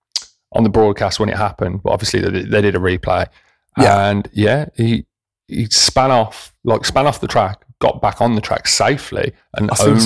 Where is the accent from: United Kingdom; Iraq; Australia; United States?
Australia; being an Aussie